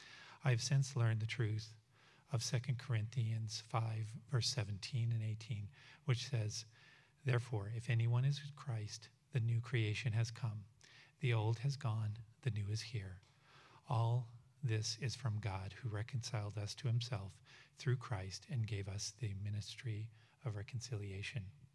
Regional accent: Denver, Colorado, United States; I was raised in the Denver, Colorado area, and I'm the oldest of three with two younger sisters.

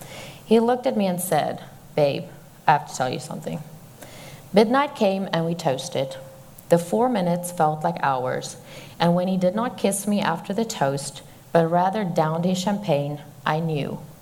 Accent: South Africa; born there

